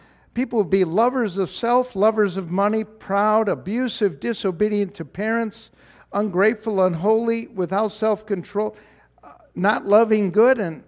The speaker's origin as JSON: {"language": "English", "town": "Chicago", "region": "Illinois", "country": "United States", "lives_now": "Sydney, Australia", "said": "my brothers and I are from Chicago."}